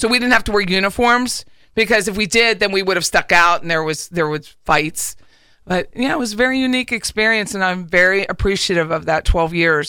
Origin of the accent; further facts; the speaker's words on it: Harrisburg, Pennsylvania, United States; also born or lived in Philadelphia; I'm from Harrisburg, Pennsylvania, Pennsylvania.